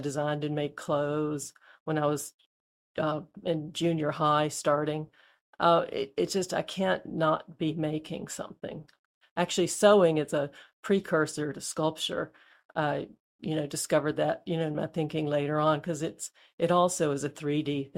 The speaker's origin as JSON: {"language": "English", "town": "Auburn", "region": "Alabama", "country": "United States", "said": "Well, I'm from Auburn, Alabama, went to college there."}